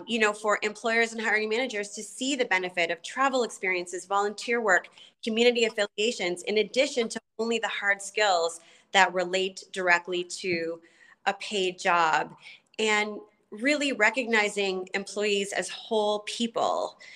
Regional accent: Canada; also born or lived in United Kingdom; now in United States; I am a Canadian living in the U.S. via the U.K.

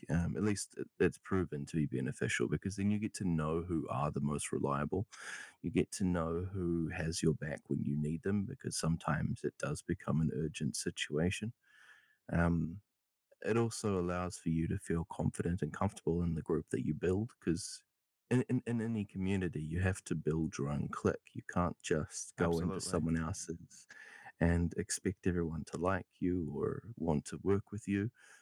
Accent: New Zealand; because I'm a Kiwi, right, we are very bad at not setting boundaries.

